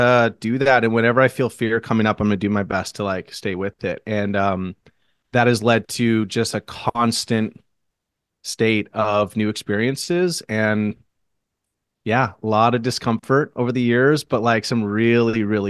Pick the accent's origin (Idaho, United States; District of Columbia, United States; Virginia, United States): Idaho, United States; Boise; now in Portland, United States; No, I grew up in Boise, Idaho. I came to Portland because, you know, it was like the weird place in the country to go